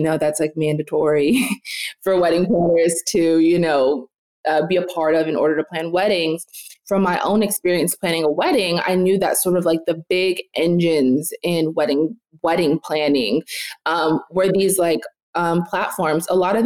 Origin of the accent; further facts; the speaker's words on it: Los Angeles, California, United States; I'm from Los Angeles. We don't have relics to American slavery in the same way that you may have in like the South or the East.